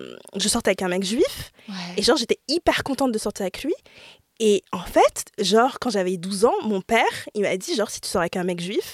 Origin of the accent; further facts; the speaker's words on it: Île-de-France, France; Alors, j'ai grandi dans le 95, à côté d'Enghien-les-Bains. Je ne veux pas dire la ville spécifique.